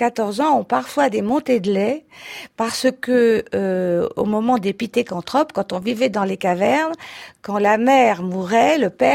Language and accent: French; Hauts-de-France, France; je suis du Nord, donc je suis ch'ti